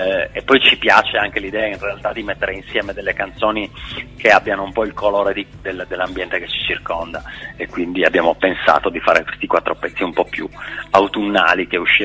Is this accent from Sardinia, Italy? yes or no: yes; Cagliari, Sardinia, Italy; noi sardi, veniamo da Cagliari